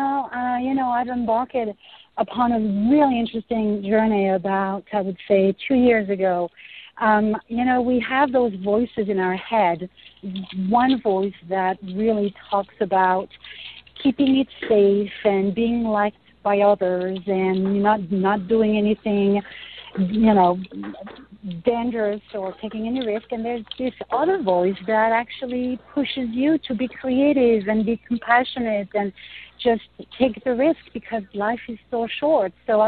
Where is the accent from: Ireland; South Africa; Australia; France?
France; Paris, Île-de-France; English is a second language; moved away as an adult; also born or lived in Silicon Valley; now in New York, United States; But roughly, I was born and raised in Paris. I moved in 99 to Silicon Valley.